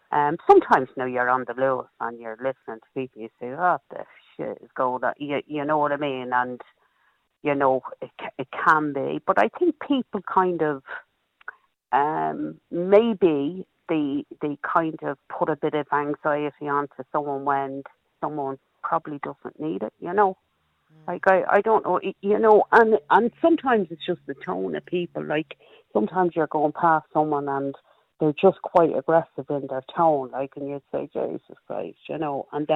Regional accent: Dublin, Leinster, Ireland; I grew up in Dublin

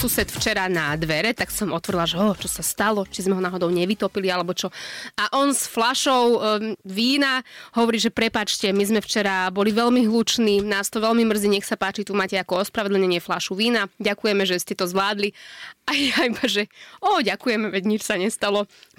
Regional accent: Nitra, Nitra Region, Slovakia; now in Bratislava, Slovakia; Sice som z Nitry, ale predsa tá Bratislava je väčšia.

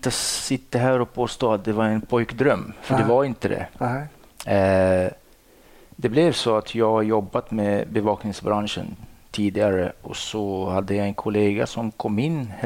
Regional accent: Morocco; Swedish is a second language; moved away as an adult; now in Sweden; Jag är ursprungligen från Marocko i Nordafrika och flyttade till Sverige för 20 år sedan.

